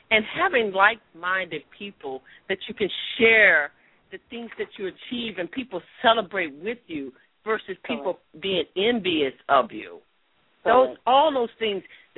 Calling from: Washington, District of Columbia, United States; I'm calling from Washington, D.C., your president, Barack Obama, hometown right now.

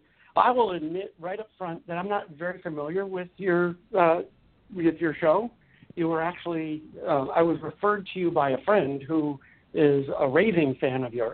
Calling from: Buffalo, New York, United States; also born or lived in Delaware; I am currently in Buffalo, New York.

